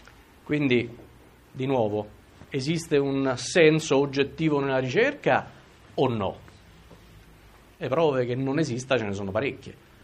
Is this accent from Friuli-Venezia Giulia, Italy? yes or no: no; Rome, Lazio, Italy; Siccome io vengo da Roma